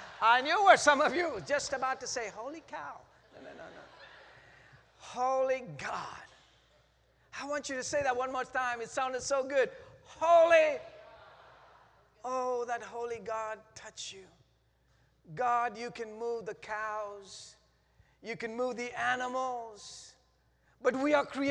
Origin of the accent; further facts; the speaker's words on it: India; You see, I grew up in India